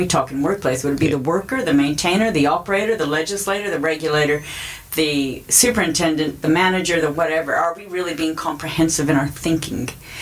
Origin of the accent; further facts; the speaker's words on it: California, United States; I'm from California.